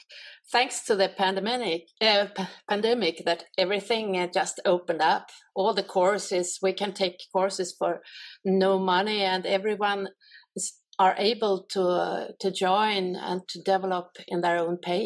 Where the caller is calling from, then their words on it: Sweden; From Sweden.